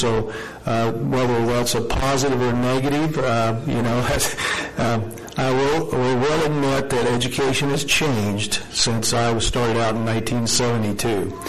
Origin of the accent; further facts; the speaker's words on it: Martinstown, Missouri, United States; And as I said, I am from Martinstown, Missouri, not Martinsdale, not Martinsville, Martinstown.